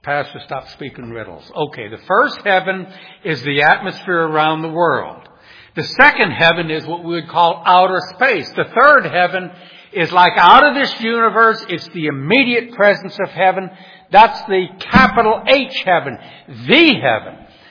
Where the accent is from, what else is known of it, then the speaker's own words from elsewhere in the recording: New Orleans, Louisiana, United States; Now, I'm from New Orleans. My whole life growing up, we'd go to those parades.